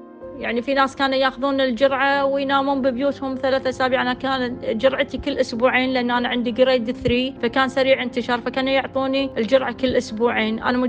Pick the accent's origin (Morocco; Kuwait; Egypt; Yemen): Kuwait; قالوا لي الأفضل أنك تروحين مستشفى الأورام اللي عندنا بالكويت